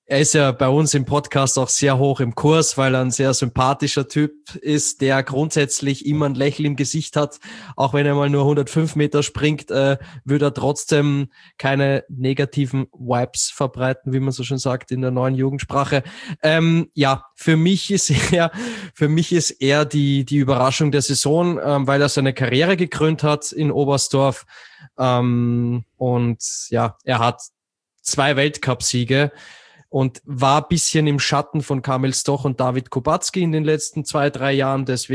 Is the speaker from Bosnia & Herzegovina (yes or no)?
no; Austria; weil es mir als Österreicher auch ein Stück weit wehtut